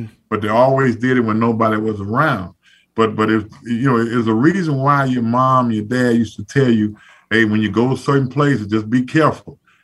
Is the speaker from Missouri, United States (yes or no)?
no; Zachary, Louisiana, United States; So, you know, Zachary going to always be my home.